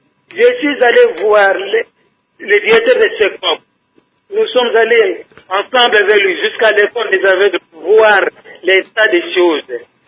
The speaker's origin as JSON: {"language": "French", "town": "Kikwit", "region": "Kwilu", "country": "DR Congo", "said": "qu'ils enseignent chez nous à Botamon, à Kikwite"}